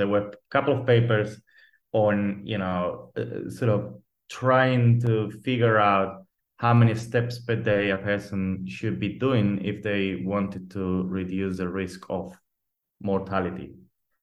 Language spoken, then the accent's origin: English; Spain; I've been in many places actually. So been in Australia, New Zealand, Denmark, Portugal, and now back into my home country, which is Spain.